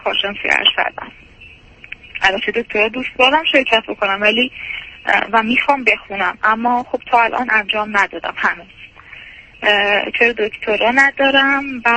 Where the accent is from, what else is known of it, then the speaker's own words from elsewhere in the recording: Isfahan, Iran; من اصفهانی هستم، ایشون هم ساکن اصفهان، هم 30 سال ساکن اصفهان هستم، اما اصالتا از شهر دیگه ای هم مشهد.